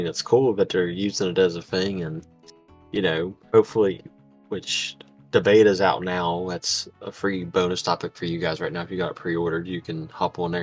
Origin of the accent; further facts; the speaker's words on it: West Virginia, United States; Like, oh, yeah, where are you from initially? Like, West Virginia.